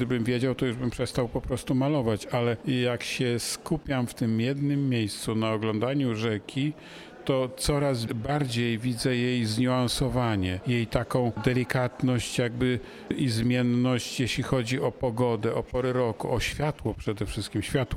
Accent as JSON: {"language": "Polish", "town": "Dołhobrody", "region": "Lublin Voivodeship", "country": "Poland", "tie": "born or raised there", "said": "Rzeka Bug, ponieważ ja nad tą rzeką się urodziłem, wychowałem we wsi Dołhobrody, powiat Włodawa, niedaleko takiego sanktuarium bardzo ważnego w Kodniu, Matki Boskiej Kodeńskiej nad Bugiem."}